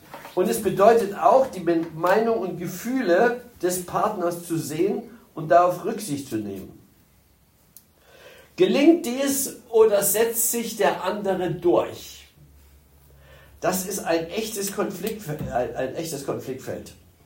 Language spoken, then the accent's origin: German; Berlin, Germany; Und den anderen Bonus, den ich hatte als Berliner, wo man sagt, ja, die Berliner laufen sowieso nicht rund.